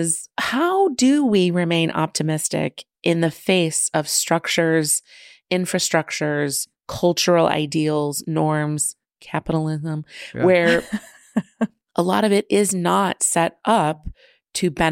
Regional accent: Midwest, United States; doesn't to me, but I am from the Midwest.

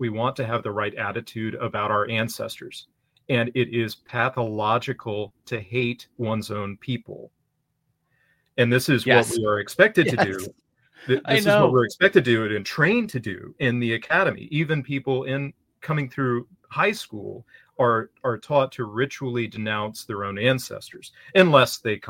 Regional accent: Louisiana, United States; I am. I'm from Louisiana.

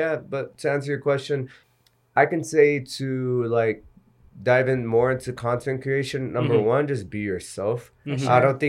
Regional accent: Houston, Texas, United States; because I'm from Houston, like Texas.

